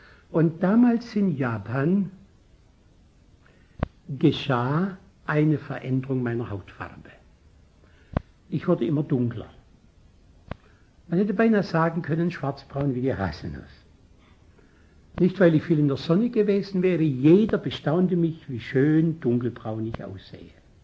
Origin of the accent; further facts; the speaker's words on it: Reutlingen, Baden-Württemberg, Germany; Nun von Bad Liebenzell nach Reutlingen, in die Gegend, wo ich herkomme, ist ja nicht so schrecklich weit.